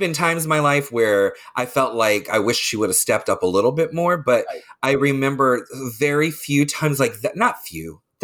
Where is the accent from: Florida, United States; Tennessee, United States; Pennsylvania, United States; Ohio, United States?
Florida, United States; Leesburg; I grew up in Lake County. I grew up in Leesburg.